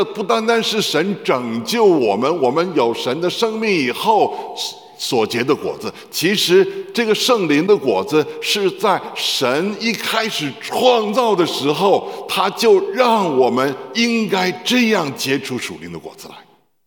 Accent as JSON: {"language": "Chinese", "region": "Beijing", "country": "China", "said": "你知道我是北京人啊，当我跟人家说我是北京人的时候，别人就笑话我哈，说以为我是北京猿人啊"}